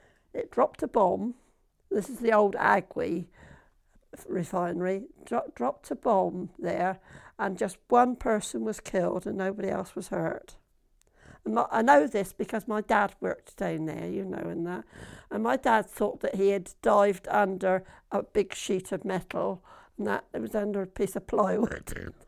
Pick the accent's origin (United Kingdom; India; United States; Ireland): United Kingdom; Dibden Purlieu, South East England; I was born in Dibden Purlieu, 29th of May 1930. I went to Fawley School first until I was 11, and then at Hardley.